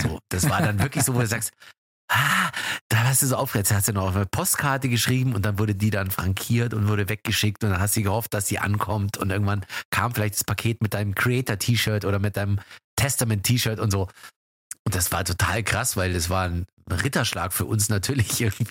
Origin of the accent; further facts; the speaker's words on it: Bavaria, Germany; in der Zeppelinhalle in Kaufbeuren im Süden Deutschlands, ganz in der Nähe, wo ich herkomme.